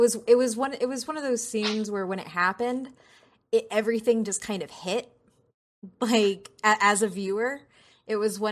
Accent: United States; Especially, I'm Mexican American.

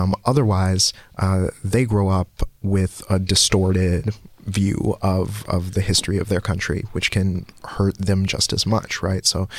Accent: Louisville, Kentucky, United States; growing up in Louisville, Kentucky, we actually had a field trip experience where we were made to act like slaves.

